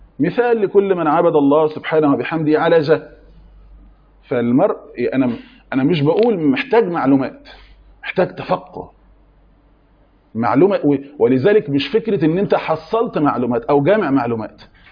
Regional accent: Egypt; احنا بالنسبه لنا في كمصريين نقول فاكر

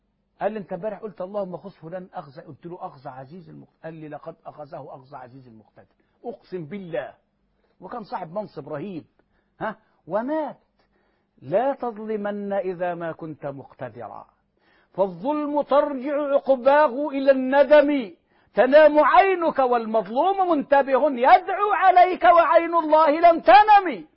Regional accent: Egypt; احنا عندنا في مصر

